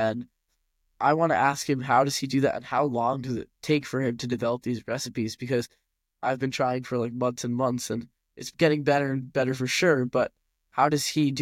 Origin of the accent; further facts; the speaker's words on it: India; I'm Indian, so I love Indian food and I love watching Indian companies and Indian restaurants grow.